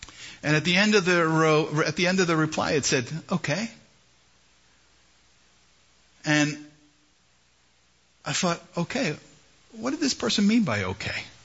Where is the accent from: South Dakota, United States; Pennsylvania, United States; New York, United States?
New York, United States; Bronx; You know, I'm from the Bronx. You know. That's who I am